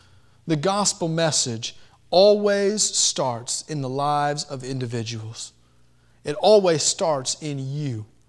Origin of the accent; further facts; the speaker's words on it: Miami, Florida, United States; I grew up in Miami. Give me Dan Marino.